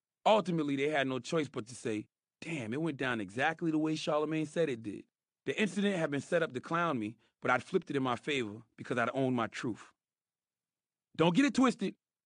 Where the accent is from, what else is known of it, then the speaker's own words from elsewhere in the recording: Moncks Corner, South Carolina, United States; Growing up in Monk's Corner, I used to listen to the jocks conduct interviews on the radio